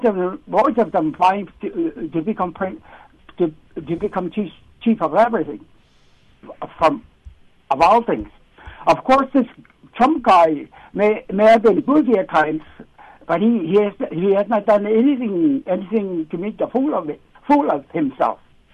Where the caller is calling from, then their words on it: Alaska, United States; I'm calling from Alaska.